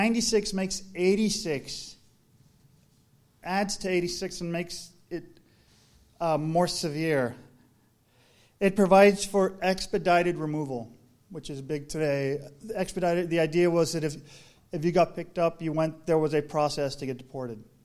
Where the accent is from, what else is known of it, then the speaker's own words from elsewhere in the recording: Laredo, Texas, United States; I grew up in South Texas in Laredo on the border, it's about 95-96% of Mexican descent.